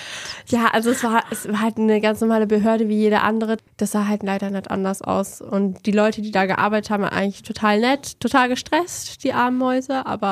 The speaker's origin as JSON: {"language": "German", "country": "Portugal", "said": "also ich komme aus Portugal"}